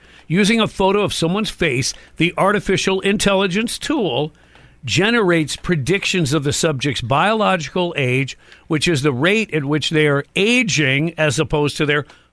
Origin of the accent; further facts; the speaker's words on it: Detroit, Michigan, United States; But I grew up in Detroit